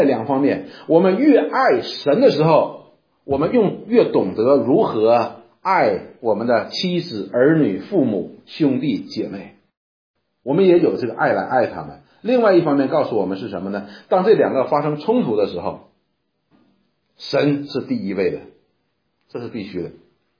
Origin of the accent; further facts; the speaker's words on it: China; 因为我们中国人讲的是什么？